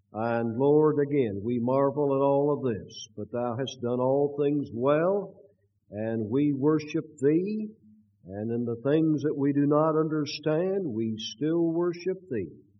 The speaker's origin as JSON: {"language": "English", "town": "Indianapolis", "region": "Indiana", "country": "United States", "tie": "born there", "said": "that I was born in Indianapolis"}